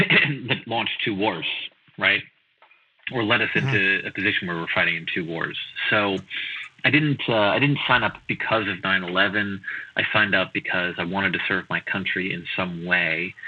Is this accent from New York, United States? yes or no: yes; White Plains, New York, United States; White Plains, New York.